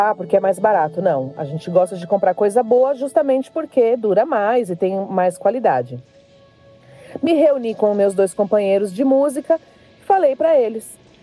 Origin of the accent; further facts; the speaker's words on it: São Paulo, Brazil; eu sou de Itaquera, Zona Leste de São Paulo.